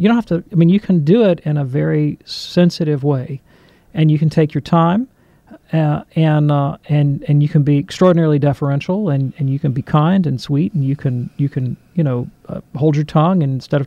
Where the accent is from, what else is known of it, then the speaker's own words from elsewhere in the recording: Alabama, United States; you're from Georgia, I'm from Alabama. I mean, this is Baptist country down here